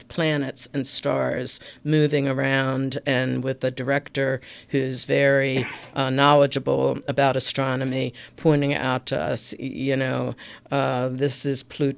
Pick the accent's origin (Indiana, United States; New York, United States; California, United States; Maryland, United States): Maryland, United States; Baltimore; I grew up in Baltimore, in Edmondson Village area